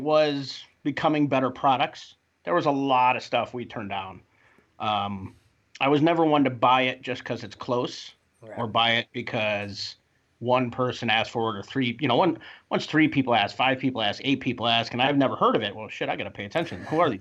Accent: Chicago, Illinois, United States; I'm from Chicago, but that was part of the restaurant group I was working for.

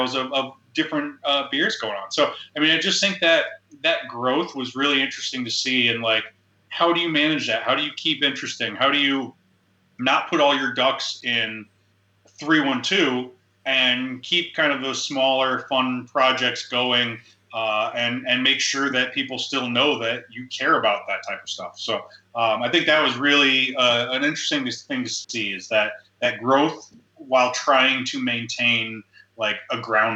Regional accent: Illinois, United States; I'm from Illinois, so coming back to the Midwest is something that I really wanted to do. My family was here.

